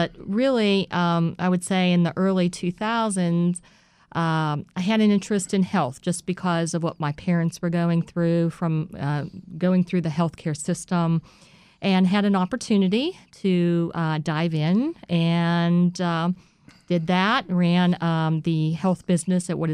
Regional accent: Pittsburgh, Pennsylvania, United States; So I was born and raised in Pittsburgh.

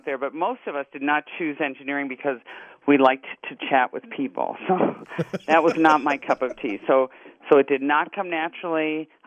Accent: Denver, Colorado, United States; Yeah, I'm from Denver, Alan

